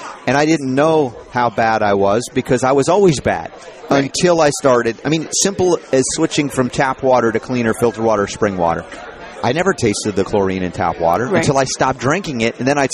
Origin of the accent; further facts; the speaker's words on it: the South, United States; Now, I grew up in the South, so grew up with all the bird sounds in the mornings and such. But then when we moved away from there, the sounds were different.